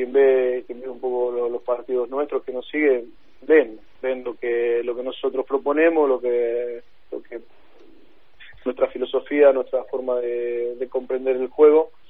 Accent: Murphy, Santa Fe, Argentina; Pablo Gazzaniga, que encima es de mi pueblo, de Murphy, de argentino.

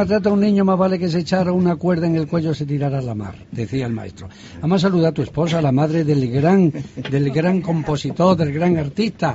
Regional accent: Spain; aunque soy españoles

